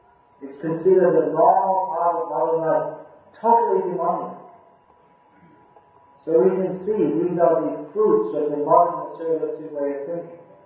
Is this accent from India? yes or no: yes; India; I'm from India, I know, you don't know.